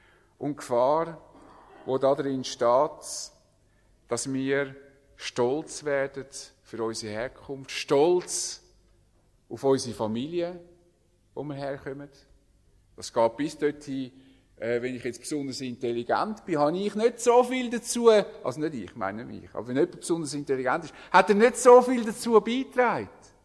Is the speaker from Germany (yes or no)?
no; Switzerland; uns zu stark einzubilden, wir seien ein besonderes Volk als Schweizer.